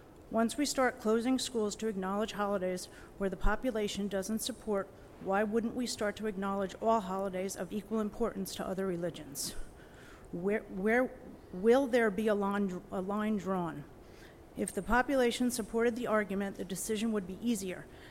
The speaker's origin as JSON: {"language": "English", "town": "Flemington", "region": "New Jersey", "country": "United States", "tie": "born or raised there", "said": "Growing up in Flemington, we had excused absence for both holidays and never once thought I may miss something important that couldn't be made up."}